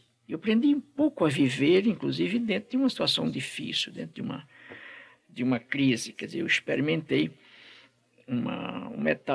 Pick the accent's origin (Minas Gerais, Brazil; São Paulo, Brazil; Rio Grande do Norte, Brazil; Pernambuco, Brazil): Pernambuco, Brazil; Recife; also born or lived in Jaboatão; nós saímos do Recife em 32. E minha família foi morar em Jaboatão